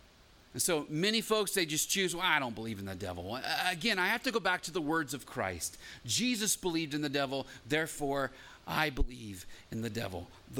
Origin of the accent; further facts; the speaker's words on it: Illinois, United States; No, okay, well, I'm from Illinois. Apparently it's an Illinois thing.